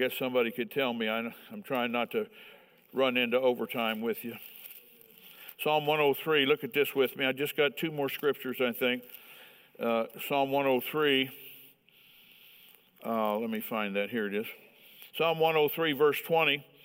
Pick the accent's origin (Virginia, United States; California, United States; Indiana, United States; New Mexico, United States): Indiana, United States; I'm from Indiana. Don't hold that against me.